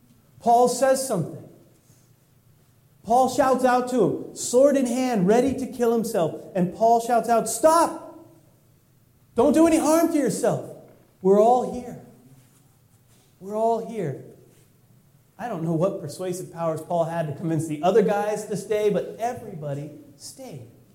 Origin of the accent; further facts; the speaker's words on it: California, United States; I'm from California.